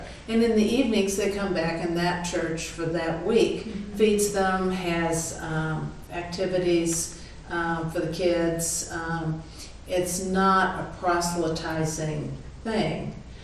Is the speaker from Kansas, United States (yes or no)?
yes; Kansas, United States; now in Wisconsin, United States; every time I get disappointed in Wisconsin, it's like, but hell, I came from Kansas.